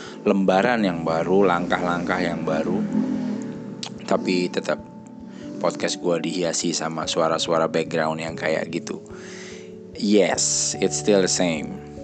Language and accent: Indonesian; Java, Indonesia; Dan gue orang Indonesia dan gue orang Jawa.